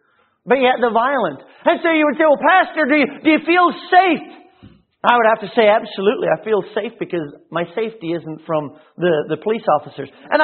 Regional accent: Sacramento, California, United States; moved away; when my family and I moved here from California. And I know what all the Southerners think about California, and it's not all like that, I promise you. We came from a real slow town named Sacramento, and it's the state capital, but it's a real slow town.

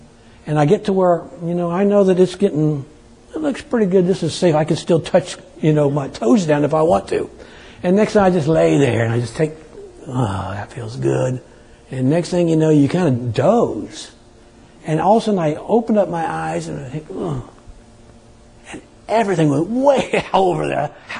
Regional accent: California, United States; When I grew up in California as a teenager, we would go out to the lake.

